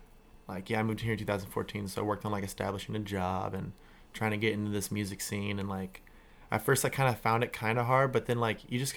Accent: Springfield, Illinois, United States; I'm from Springfield, Illinois.

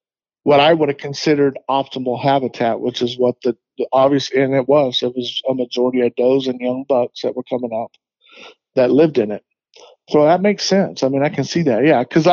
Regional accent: Arizona, United States; I mean, I grew up in Arizona. I've hunted Arizona my whole life.

